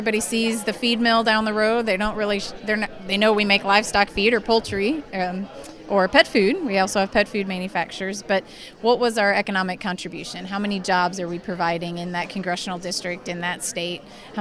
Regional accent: Fairmont, Minnesota, United States; I'm born and raised in Fairmont, Minnesota. My family raised hogs there.

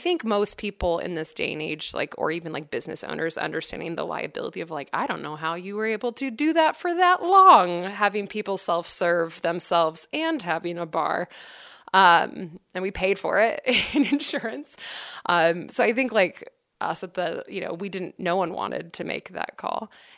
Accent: Oregon, United States; So for example, I'm originally from Oregon

